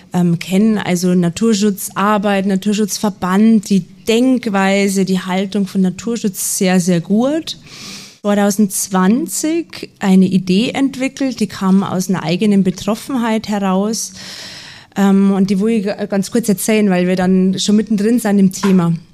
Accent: Passau, Bavaria, Germany; Ja, herzlichen Dank für die Einladung nach Passau, meiner alten Heimat.

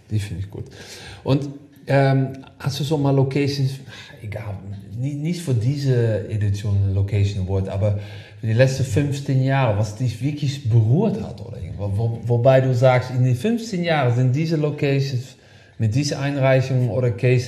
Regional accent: Netherlands; German is a second language; now in Germany

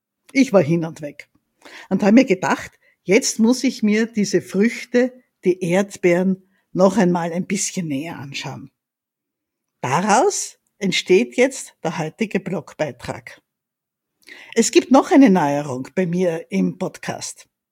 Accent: Styria, Austria; Ich komme ja aus der Steiermark.

